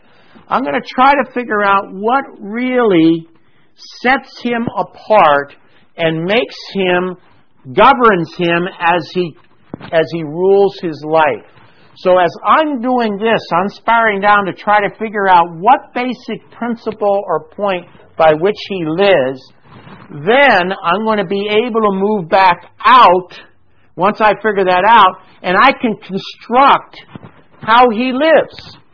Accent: Pennsylvania, United States; I was raised in Western Pennsylvania.

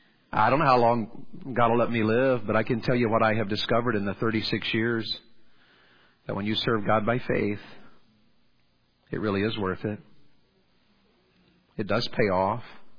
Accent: the South, United States; And because I'm from the South, and went to this camp meeting, I heard this preacher preach about Abraham.

